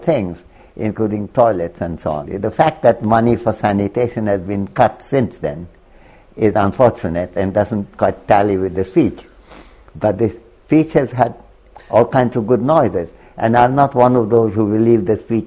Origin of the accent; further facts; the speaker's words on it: India; Well, I'm certainly not above it as an Indian citizen and as an Indian voter. I stand in long queues to keep that, to keep my voting rights. Overseas citizenship would not do it. I do it because I want to participate in my country's future.